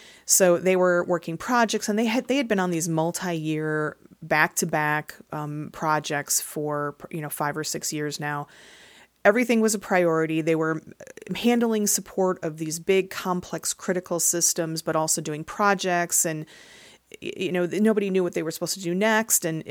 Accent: Midwest, United States; I'm from the Midwest U.S. and we say aunt, so I'm sorry if it sounds like a bug, but that's what we call ourselves.

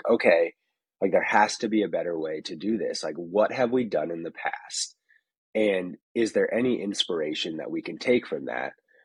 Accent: West Coast, United States; I grew up on the West Coast, and so it was very different.

